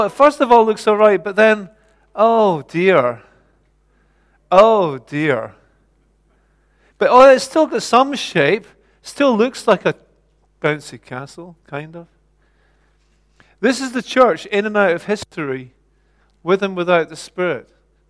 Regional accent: Scotland, United Kingdom; which I love saying because I'm a Scot.

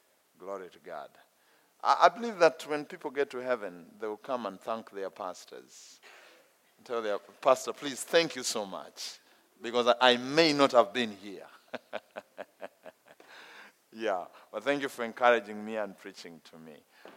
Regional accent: Uganda; English is a second language; moved away as an adult; now in Kenya; I come from Uganda, but the Lord sent me to the nation of Kenya, where I'm doing ministry.

